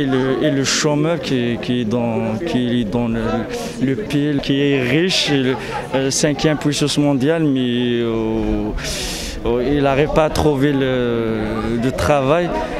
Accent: Algeria; now in Lille, France; 26 ans, je suis étudiant en troisième année économie-gestion à Lille 1. Je suis en France, ça fait 3 ans, et la nationalité, je suis algérienne.

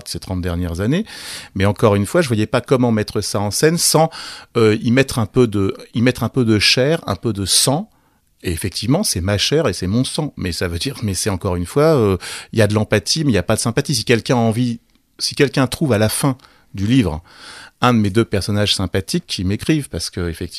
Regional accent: Rouen, Normandy, France; Moi, je suis originaire de Rouen.

